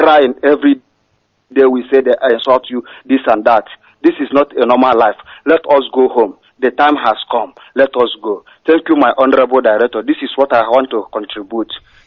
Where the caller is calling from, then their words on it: Latina, Lazio, Italy; I am calling from Latina, Roma.